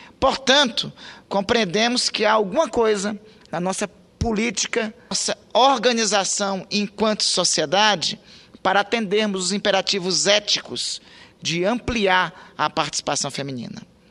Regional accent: Amapá, Brazil; as mulheres do estado que eu venho, do Amapá

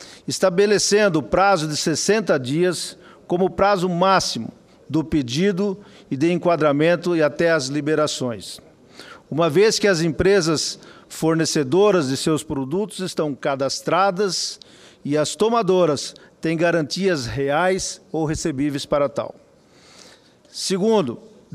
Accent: Brazil; como senador, como produtor, como brasileiro

